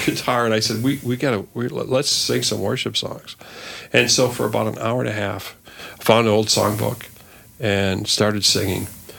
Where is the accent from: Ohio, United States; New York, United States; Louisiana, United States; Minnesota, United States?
Minnesota, United States; Edina; And so when we landed in our neighborhood, which we grew up in Edina, we grew up in Morningside, you know, we were on welfare.